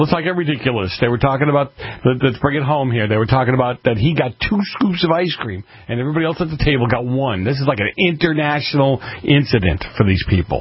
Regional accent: Boston, Massachusetts, United States; I grew up in Boston. I grew up in a heavy mafia-influenced area.

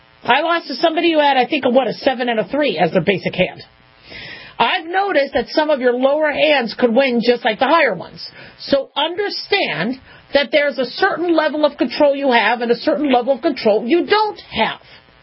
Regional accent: Las Vegas, Nevada, United States; But growing up in Las Vegas, you kind of learn how to gamble, and you learn the games.

